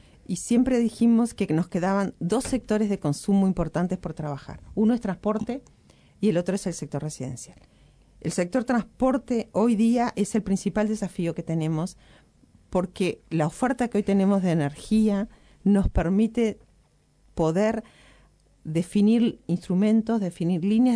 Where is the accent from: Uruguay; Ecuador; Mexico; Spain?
Uruguay; el calefaccionar a leña es parte de cómo somos los uruguayos, ¿no?